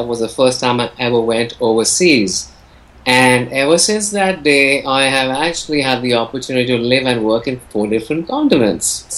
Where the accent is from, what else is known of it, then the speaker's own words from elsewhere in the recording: India; since I was born and raised in India and both my parents are from India.